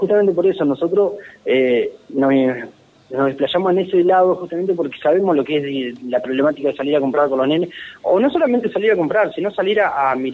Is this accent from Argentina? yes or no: yes; Gualeguaychú, Entre Ríos, Argentina; nosotros dos somos de Gualeguaychú.